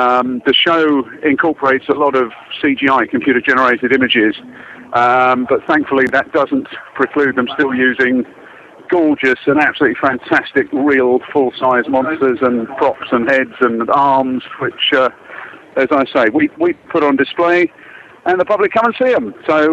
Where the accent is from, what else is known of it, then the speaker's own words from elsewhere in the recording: England, United Kingdom; Born and bred in England.